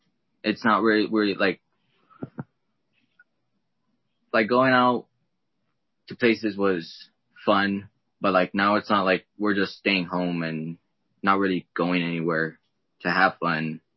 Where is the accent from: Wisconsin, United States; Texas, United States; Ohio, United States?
Texas, United States; San Antonio; I'm from San Antonio, Texas. I'm in the ninth grade.